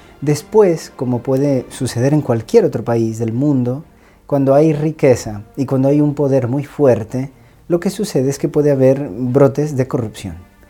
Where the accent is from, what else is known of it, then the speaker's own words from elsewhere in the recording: Mexico; now in Rome, Italy; yo soy un sacerdote de México, pertenezco a la Prelatura del Opus Dei, soy profesor en Roma, donde vivo desde hace 15 años.